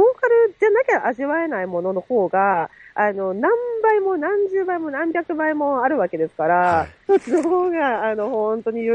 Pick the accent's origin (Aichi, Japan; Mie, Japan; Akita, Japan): Akita, Japan; born there; 秋田の生まれだっていうことが、すごく私の背中を押してここまでやってこれたっていうのが本当に大きいので、